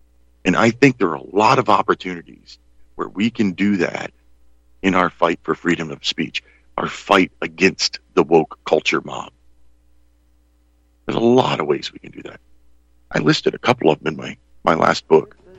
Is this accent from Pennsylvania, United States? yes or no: yes; Pennsylvania, United States; a man that I'm sad to say is from my home state. Oh, that's something I didn't say at the beginning. I'm broadcasting to you from the state of independence, right in the heart of Pennsylvania.